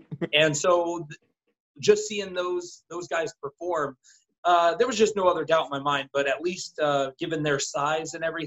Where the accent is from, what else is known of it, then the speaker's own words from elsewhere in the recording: Colorado, United States; now in Orlando, United States; I'm from Colorado originally. Now I live in Orlando, Florida.